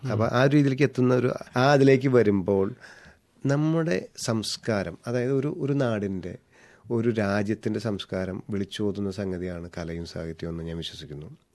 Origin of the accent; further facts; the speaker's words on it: Thrissur, Kerala, India; ഞാൻ തൃശ്ശൂർക്കാരനാണ് ബേസിക്കലി. നമ്മൾ തൃശ്ശൂർ പൂരപ്പറമ്പിൽ വന്നിരിക്കുമ്പോൾ